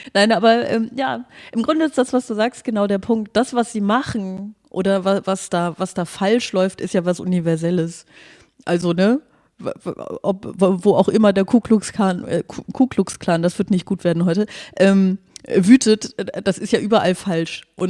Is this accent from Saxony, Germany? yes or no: no; Aachen, North Rhine-Westphalia, Germany; Ehrlich gesagt, ich komme aus Aachen, ich darf also über Karneval lästern